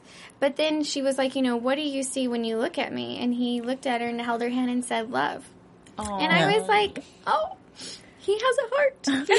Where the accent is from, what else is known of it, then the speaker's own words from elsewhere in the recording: Las Vegas, Nevada, United States; I mean, I grew up in Vegas, so I saw sex all over the place.